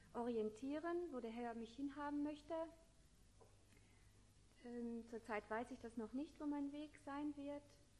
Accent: North Rhine-Westphalia, Germany; Ich komme aus Westfalen. In Gütersloh wohne ich zurzeit.

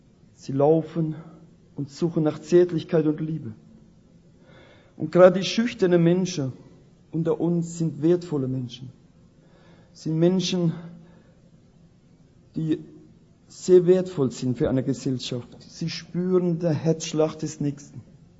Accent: Rhineland-Palatinate, Germany

